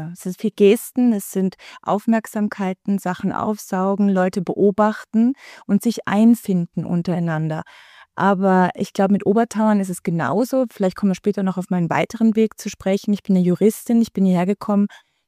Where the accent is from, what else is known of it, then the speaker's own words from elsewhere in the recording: Germany; Ich bin Juristin, ich spreche Deutsch. Immer noch nach 20 Jahren hört man, dass ich, obwohl ich Österreicherin bin vom Pass her, Deutsche aufgewachsen bin in Deutschland